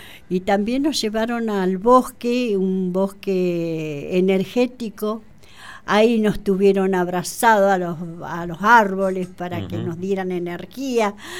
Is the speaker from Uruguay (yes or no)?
no; Zapala, Neuquén, Argentina; No, nosotros somos de Zapala.